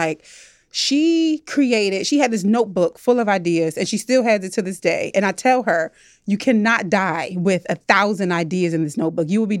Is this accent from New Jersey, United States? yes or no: yes; Trenton, New Jersey, United States; So I'm from super humble beginnings. Like you mentioned, I'm from Trenton, New Jersey. So that's the capital. So what's up, Trenton?